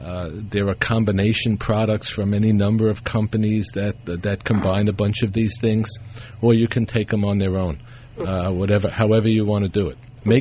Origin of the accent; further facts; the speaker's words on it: Brooklyn, New York, United States; And next we have Esther calling from my hometown of Brooklyn, New York.